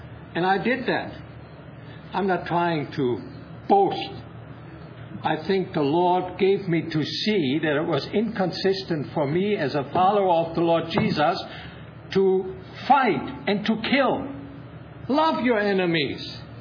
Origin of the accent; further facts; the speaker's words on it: Germany; moved away as an adult; now in United States; I'm so thankful that we immigrated to the United States in 1953. I grew up in Germany. Fortunately, I wasn't old enough to have to serve. I was 15 when the war ended.